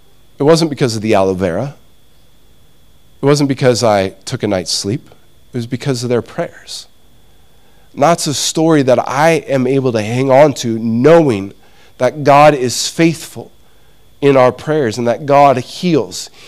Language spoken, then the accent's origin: English; Montana, United States; When I was younger, I grew up in Montana. Montana is mountains, as you can imagine.